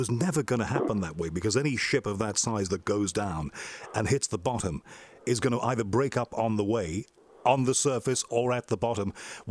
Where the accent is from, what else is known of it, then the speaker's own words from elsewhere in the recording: Liverpool, North West England, United Kingdom; for me as a child growing up in Liverpool